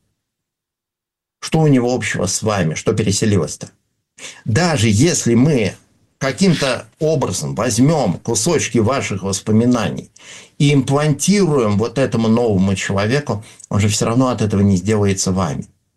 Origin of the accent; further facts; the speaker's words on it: Severomorsk, Murmansk Oblast, Russia; Потому что я вырос в Североморске, там зимой северное сияние.